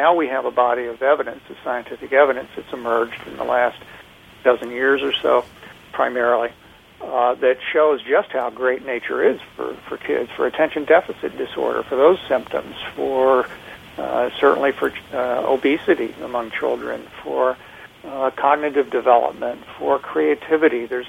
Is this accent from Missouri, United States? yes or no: yes; Kansas City, Missouri, United States; I grew up in Kansas City, Missouri, in Kansas, which is one of the cities in the lower 48 that is the least dense.